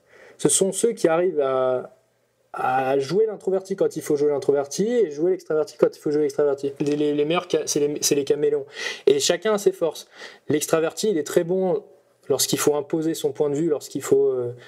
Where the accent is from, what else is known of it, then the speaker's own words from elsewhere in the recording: France; ce qu'RSD fait chez nous en France